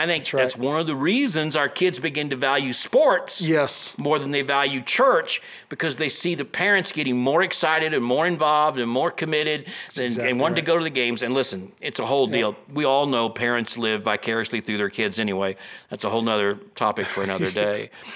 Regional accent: Kansas City, United States; I'm from Kansas City.

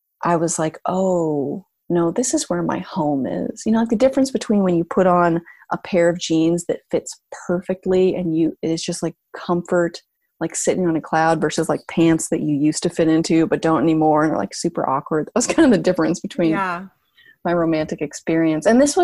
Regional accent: California, United States; now in New England, United States; I am still a Californian for sure.

